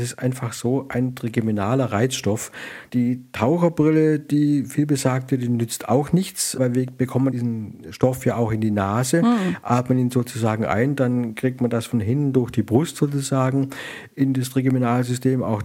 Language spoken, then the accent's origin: German; Baden-Württemberg, Germany; Und im Schwäbischen, wo ich aufgewachsen bin, da hat er noch weniger Alkohol.